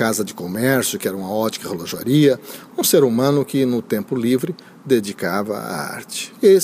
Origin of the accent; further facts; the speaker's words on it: Santa Catarina, Brazil; born there; Como catarinense, filho, nascido em Santa Catarina